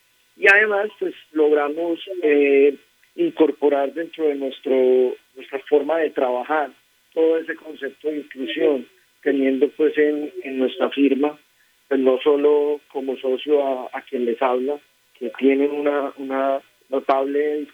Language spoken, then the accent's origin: Spanish; Antioquia, Colombia; Yo soy antioqueño, pero ya de todo el país, porque he tenido una oportunidad preciosa de poder ejercer mi profesión en Bogotá y recorrer diferentes partes del país.